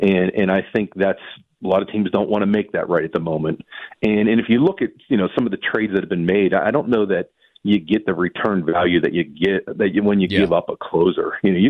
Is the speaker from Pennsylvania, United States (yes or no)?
yes; Pittsburgh, Pennsylvania, United States; hey, you know, I'm from Pittsburgh and here's an all-star memory.